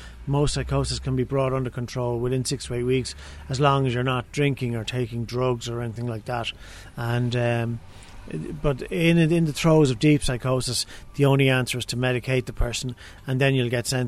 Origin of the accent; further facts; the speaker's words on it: Dublin, Leinster, Ireland; My earliest memories were growing up in Hainault Road in Foxrock.